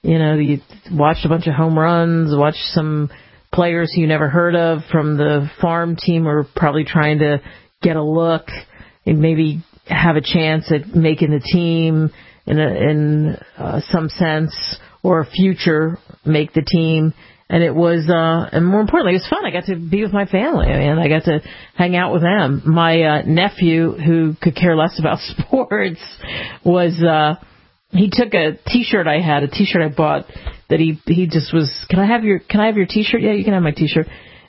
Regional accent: Pennsylvania, United States; I grew up outside of Philly, and of course, as all of you know, I've lived all over the place

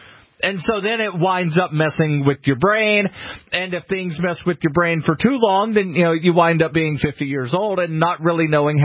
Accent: Alabama, United States; one thing that sort of happened to me growing up in Alabama, because, you know, Alabama's a much more conservative place than, you know, say, New Hampshire

